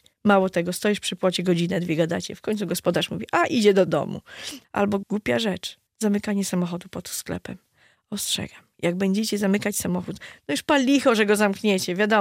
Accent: Podlaskie Voivodeship, Poland; Gdzieś niedaleko swoje takie młode życie przeżyłam. Urodziłam się na jednym końcu, wychowywałam się bardzo dużo na drugim końcu Biebrzy.

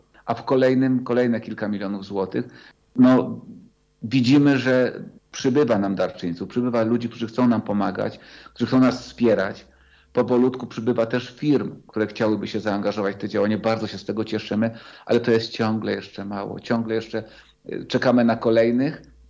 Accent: Kraków, Lesser Poland, Poland; Ja z Krakowa przyjechałem tutaj

